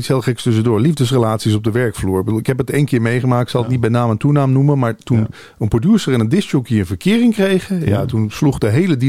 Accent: Limburg, Netherlands; moved away as an adult; ik ben toen vanuit Limburg verhuisd naar Hilversum. En ja, mijn familie bleef achter.

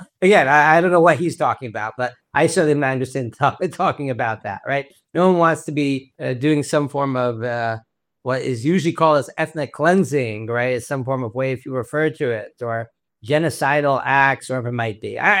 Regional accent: Houston, Texas, United States; Like, I grew up in Houston, Texas, a lot of floods.

